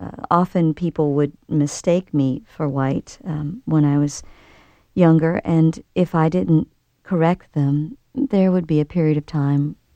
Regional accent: Gulfport, Mississippi, United States; the 2nd Regiment, was stationed just off the coast of my hometown, Gulfport, Mississippi, on Ship Island

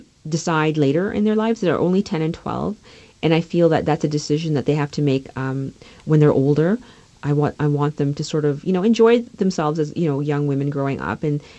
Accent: Canada; for years as a kid growing up in Canada

